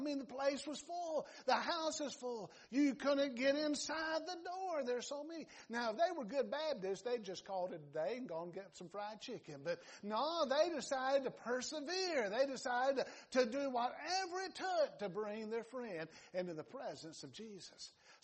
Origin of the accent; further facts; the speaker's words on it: Georgia, United States; accent: Southern; also born or lived in Alabama; Now, I have two languages. One is English and one is Southern. I was born in Alabama and raised in Georgia.